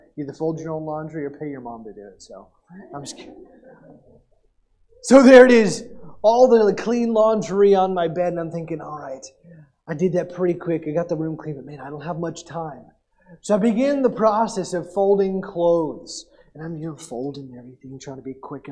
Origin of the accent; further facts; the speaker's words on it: Tulsa, Oklahoma, United States; I grew up in Tulsa, so Brahms is the thing.